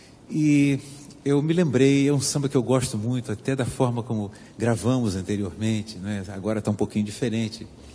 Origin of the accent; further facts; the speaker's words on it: Rio de Janeiro, Brazil; born there; lá do Rio de Janeiro, de samba, do bairro assim, onde eu nasci, Botafogo